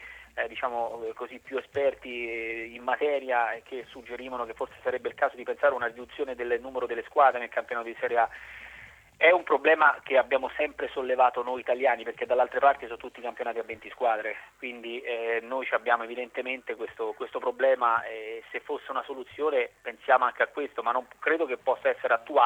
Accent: Piandimeleto, Marche, Italy; a pochi chilometri del paese dove appunto il mio paese nativo, dei miei genitori e mia famiglia, che è Pian di Meleto vicino Carpegna

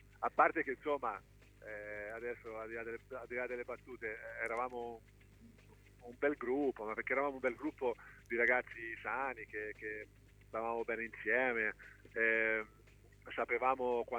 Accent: Livorno, Tuscany, Italy; Io sono di Livorno, per cui insomma sono città anche abbastanza simili, proprio anche geograficamente parlando

